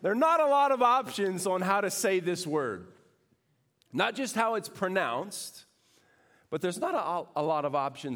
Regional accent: Houston, Texas, United States; That is, I'm from Houston, Texas, petroleum capital of the world.

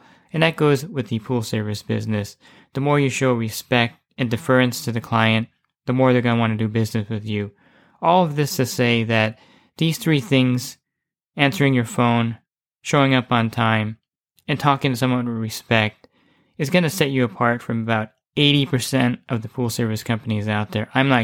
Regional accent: New Jersey, United States; And I'm from New Jersey, and I know back east is like totally foreign to address someone that way.

